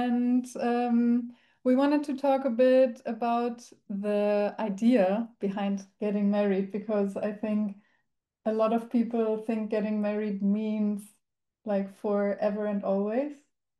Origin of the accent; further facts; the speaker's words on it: Germany; I'm from Germany.